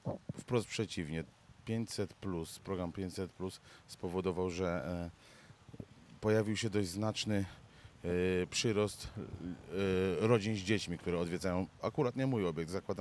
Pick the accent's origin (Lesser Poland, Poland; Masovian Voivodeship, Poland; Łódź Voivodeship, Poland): Lesser Poland, Poland; Przy czym my nie jesteśmy Góralami Sądeckimi, tylko Pienińskimi.